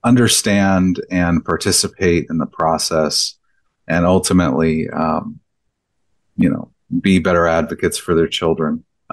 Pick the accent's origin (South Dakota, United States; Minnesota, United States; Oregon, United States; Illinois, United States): Oregon, United States; I'm from Oregon originally. So our original plan was to come down here for a few years and then go back.